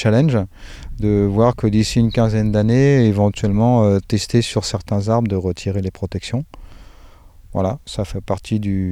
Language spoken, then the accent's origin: French; Occitanie, France; vous avez là d'où je viens, des Cévennes gardoises